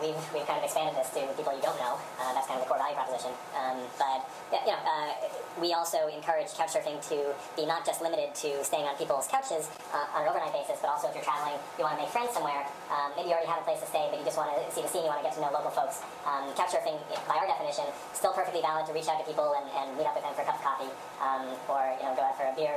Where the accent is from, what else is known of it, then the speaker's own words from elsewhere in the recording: Brooklyn, New York, United States; I grew up in Brooklyn.